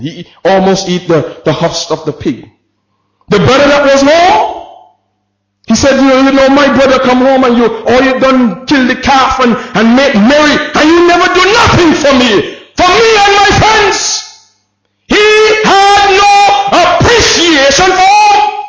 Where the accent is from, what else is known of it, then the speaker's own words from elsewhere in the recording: St. Kitts & Nevis; You know, I come from St. Kitts, and as a young lad, I say it before I got married, you know, every day we had a meeting.